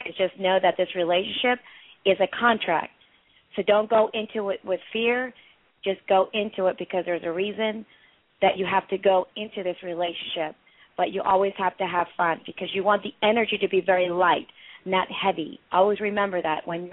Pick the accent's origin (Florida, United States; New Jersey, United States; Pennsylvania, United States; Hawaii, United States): Pennsylvania, United States; Philadelphia; I'm from Philly in Pennsylvania. We have this energy where we get into this mode of, it's a whole new world out there.